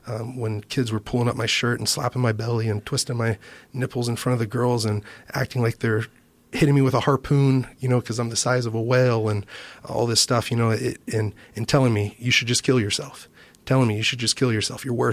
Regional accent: Texas, United States; Texas, I'm proud of Texas. That's my home state.

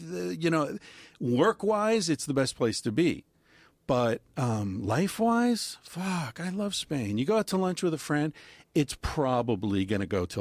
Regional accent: United States; And so even though I was raised in America, I never felt like this country never really made sense to me.

